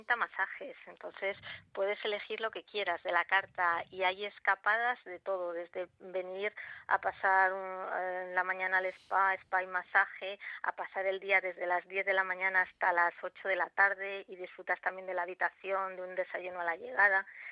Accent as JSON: {"language": "Spanish", "town": "Brihuega", "region": "Castilla-La Mancha", "country": "Spain", "said": "Yo soy de aquí, de Brihuega, entonces yo quería hacer mi proyecto aquí"}